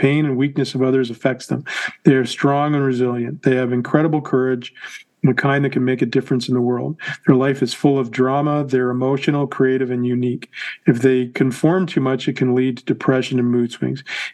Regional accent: Canada; I was born and raised in Canada in a place where there is definitely struggle

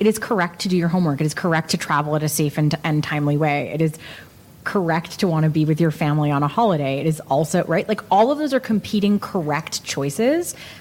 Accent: New Jersey, United States; Like, I grew up in New Jersey. There were our entire neighborhood was Catholic.

